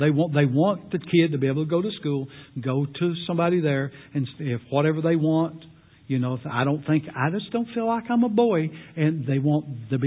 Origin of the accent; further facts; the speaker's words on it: United States; that'll still be my president and all that kind of thing, because I'm an American and I believe in the American way.